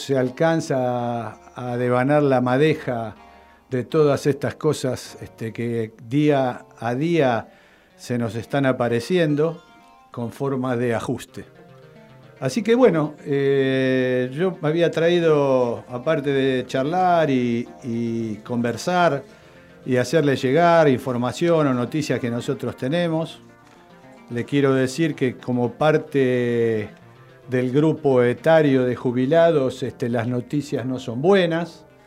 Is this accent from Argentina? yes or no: yes; Avellaneda, Buenos Aires Province, Argentina; yo me considero un bonaerense, avellanedense